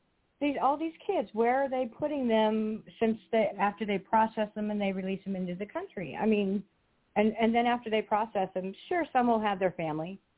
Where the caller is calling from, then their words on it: Ontario, California, United States; I'm calling from Southern California.